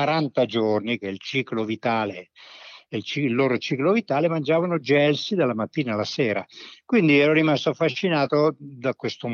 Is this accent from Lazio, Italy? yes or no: yes; Rome, Lazio, Italy; born there; Io poi ho anche origini materne marchigiane e quindi da bambino venivo spedito da Roma, dove sono nato, venivo spedito nelle Marche